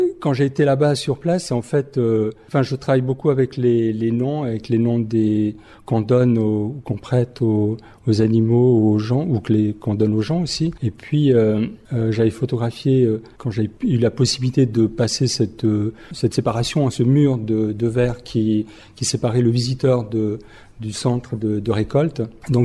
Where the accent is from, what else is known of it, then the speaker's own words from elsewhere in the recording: Switzerland; Je suis suisse et italien. Donc européen aussi, même si la Suisse ne fait pas partie de l'Europe.